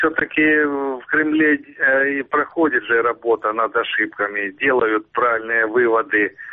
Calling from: Sloviansk, Donetsk Oblast, Ukraine; Славянск.

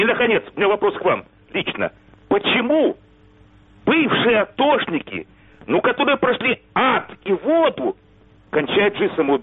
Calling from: Kyiv, Ukraine

